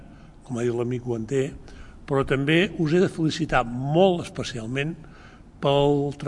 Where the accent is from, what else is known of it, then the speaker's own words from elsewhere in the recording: Girona, Catalonia, Spain; Com a gironí i també com a, no potser no m'ho permetreu, però com a mig escalenc, donat que he vingut a estiuejar més de 40 anys aquí a l'Escala